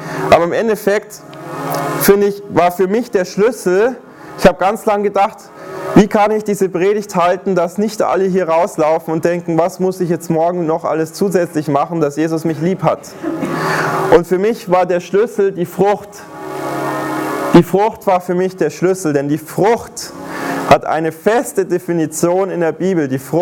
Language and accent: German; Bavaria, Germany; ich komme ja aus Bayern